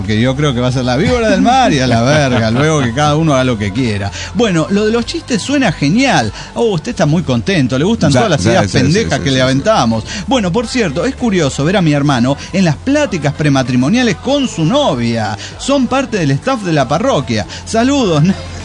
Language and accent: Spanish; Puebla, Mexico; de Puebla, México.